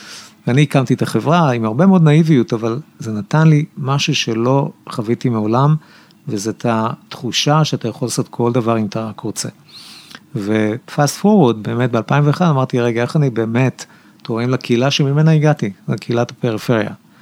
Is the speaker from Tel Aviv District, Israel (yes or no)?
no; Ramla, Central District, Israel; אני גדלתי ברמלה